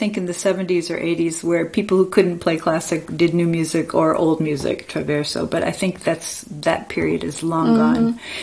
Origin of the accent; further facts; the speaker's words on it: Grand Rapids, Michigan, United States; I went back to my hometown, Grand Rapids, Michigan, and I played a solo recital